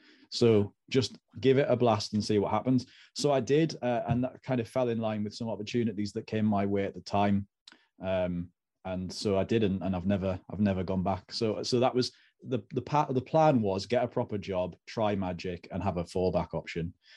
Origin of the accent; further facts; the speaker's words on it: Sunderland, North East England, United Kingdom; we moved up to the Northeast and I was raised in Sunderland.